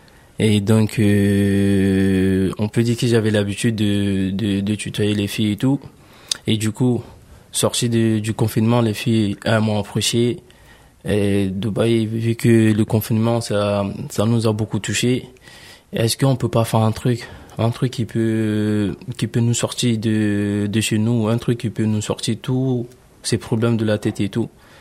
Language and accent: French; Côte d’Ivoire; now in France; moi, je viens du bled, comme on a l'habitude de dire. Moi, je viens de la Côte d'Ivoire, je suis un Ivoirien et tout. Et ça va bientôt faire 6 ans que je vis en France.